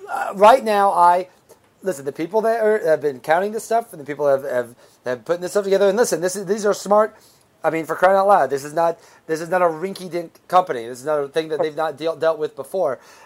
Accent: Midwest, United States; Yeah, and I'm from the Midwest.

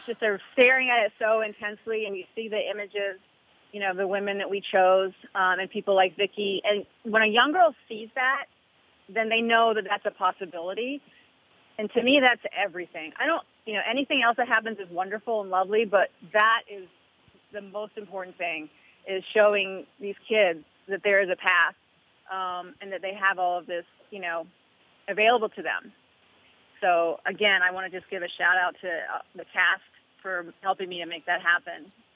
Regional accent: Appalachia, United States; You know, I come from Appalachia, and, you know, very glamorous in Appalachia. And all of my family were factory workers.

